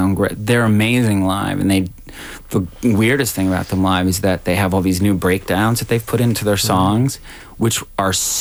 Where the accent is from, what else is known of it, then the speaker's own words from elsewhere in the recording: the South, United States; But I'm from the South.